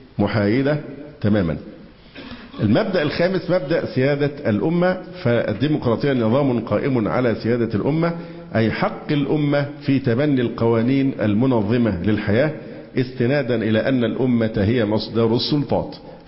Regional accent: Egypt; انت عارف ده لو عندنا في مصر ليبرالي ويطلع يقول كده انت عارف مين اللي هيمزقه إربا؟

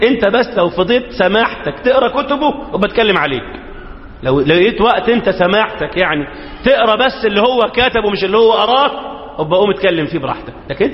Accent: Egypt; تعليم إيه اللي عندنا في مصر ولا في العالم الإسلامي كله على بعض؟

